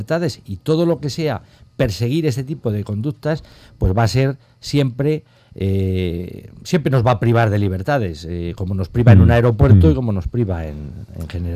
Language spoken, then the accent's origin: Spanish; La Rioja, Spain; yo, que soy español, que me he criado aquí en La Rioja